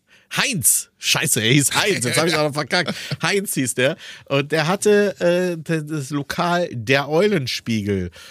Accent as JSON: {"language": "German", "town": "Aachen", "region": "North Rhine-Westphalia", "country": "Germany", "tie": "born or raised there", "said": "Also pass auf, ich bin ja in Aachen groß geworden. Aachen ist eine Studentenstadt."}